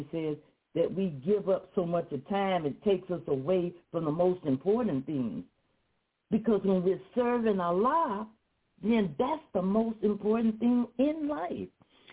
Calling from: Flint, Michigan, United States; calling from Flint, Michigan.

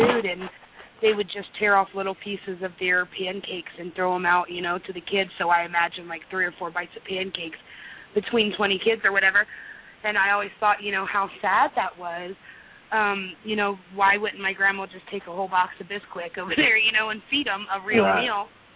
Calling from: Indiana, United States; I'm calling from Indiana.

